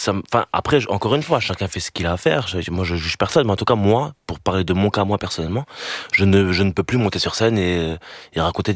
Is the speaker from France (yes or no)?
yes; France; dans le sens où on est intégré, on est français, etc. Mais on doit toujours et encore honorer les traditions familiales.